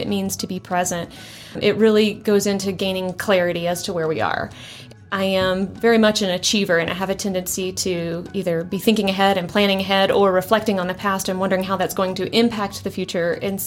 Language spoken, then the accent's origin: English; Alabama, United States; now in St. Vrain, United States; I am originally from Alabama, in case you didn't pick up on the y'all. And I've been here in St. Vrain for 14 years